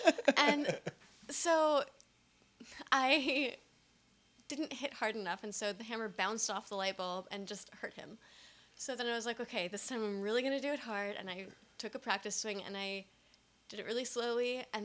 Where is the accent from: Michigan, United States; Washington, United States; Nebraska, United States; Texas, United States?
Texas, United States; Denton; So we were doing a show in my hometown, Denton, Texas